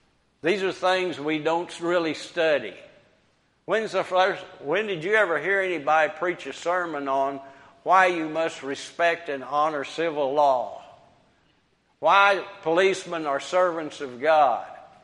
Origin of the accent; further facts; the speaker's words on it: Brookport, Illinois, United States; When I was 5, 6, or 7 years old and I grew up in Brookport, Illinois, we never locked the doors.